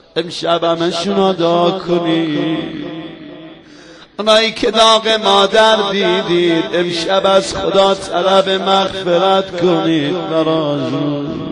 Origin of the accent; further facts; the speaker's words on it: Yazd, Iran; از یزد میام، شما بزرگواران از گوشه کنار میام.